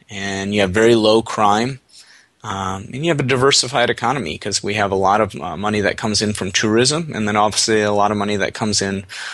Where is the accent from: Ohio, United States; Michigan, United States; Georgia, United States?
Michigan, United States; also born or lived in Chicago; Well, you know, like I said, I grew up in Michigan, so you know, Michigan is going to be very, very, in my opinion, lower cost of living, heart of the Midwest.